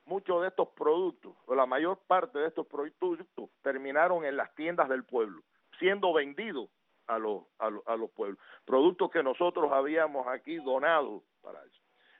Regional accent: Las Tunas, Cuba; moved away; Victoria Las Tunas, a mi pueblo, y poder darles allí a mis hermanos tuneros

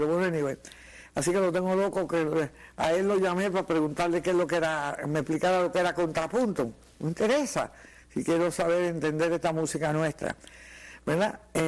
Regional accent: Cuba; yo recuerdo que de niña en Cuba casi todo el mundo tocaba algún tipo de instrumento musical.

